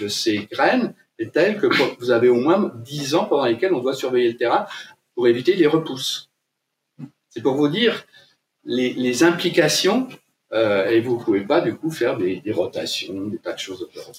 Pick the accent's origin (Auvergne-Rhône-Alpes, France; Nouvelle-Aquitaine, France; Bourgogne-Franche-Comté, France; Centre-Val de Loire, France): Bourgogne-Franche-Comté, France; je suis jurassien d'origine.